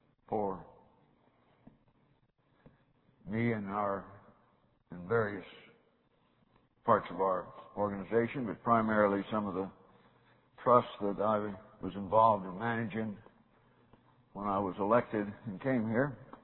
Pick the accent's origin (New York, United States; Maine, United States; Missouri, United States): Missouri, United States; also born or lived in Idaho; My granddad had a ranch where Bull Shoals Lake, south of Springfield, Missouri, now sits. And so until I was about 3 in southern Missouri